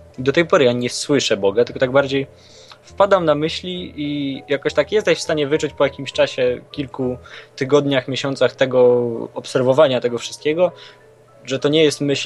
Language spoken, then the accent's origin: Polish; Mińsk Mazowiecki, Masovian Voivodeship, Poland; bo ja pochodzę z Mińska Mazowieckiego pod Warszawą